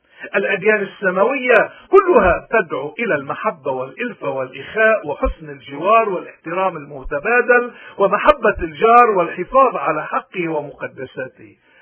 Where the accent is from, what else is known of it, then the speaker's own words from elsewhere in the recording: Lebanon; حزب الله بشو بيشبهنا نحن كلبنانيين؟